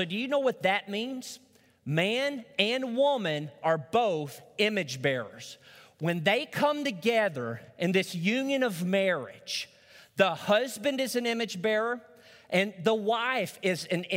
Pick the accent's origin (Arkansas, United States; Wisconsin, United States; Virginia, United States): Arkansas, United States; Truman; I remember growing up in Truman, Arkansas, when we were out on the playground.